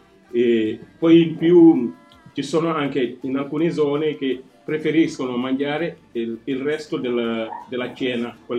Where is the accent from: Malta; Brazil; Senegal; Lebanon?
Senegal; now in Milan, Italy; Io sono senegalese, vivo in Italia da circa 20 anni e vivo e lavoro a Milano.